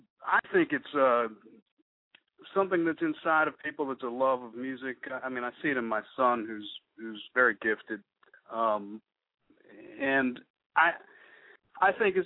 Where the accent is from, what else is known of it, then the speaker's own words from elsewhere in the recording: Fairfax, Virginia, United States; No, I grew up in Fairfax, Virginia, outside of D.C.